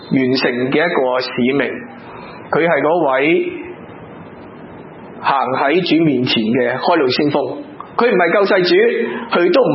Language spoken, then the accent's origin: Cantonese; China; 換句話說，我們中國人、叫做這些叫做什麼